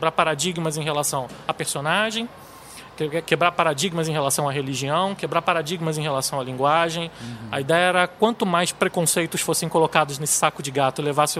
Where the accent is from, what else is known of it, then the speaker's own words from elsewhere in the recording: Niterói, Rio de Janeiro, Brazil; como eu sou de Niterói, né, e gosto muito de relembrar os fatos que marcaram a história da região